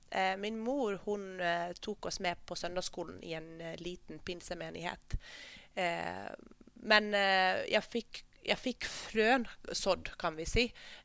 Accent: Uusimaa, Finland; Norwegian is a second language; now in Norway; med en nederlandsk far og en svensktalende finsk mor, oppvokst i Finland i en kommune hvor alle snakker svensk. Og dette er ikke ved svenske grensen, dette er helt sør i Finland, en time vest fra Helsinki.

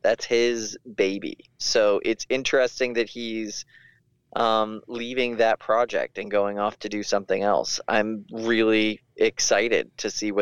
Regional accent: United States; I'm an American patriot, so I'm hoping for a Thunderchild Nathan Franklin win.

